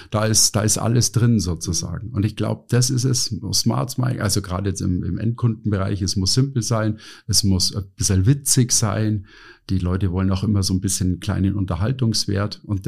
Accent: Munich, Bavaria, Germany; ich komme aus München, südlich von München ist der Starnberger See

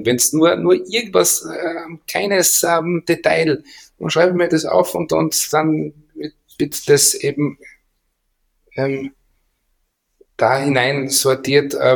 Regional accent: Austria; wir sind Österreicher

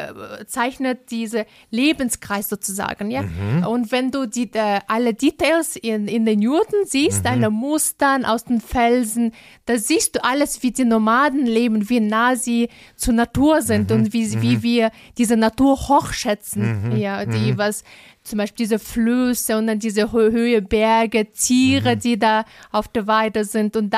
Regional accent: Kyrgyzstan; Süden, aus Südkirgisistan, aus Pamirbergen, Gebirgen, ja.

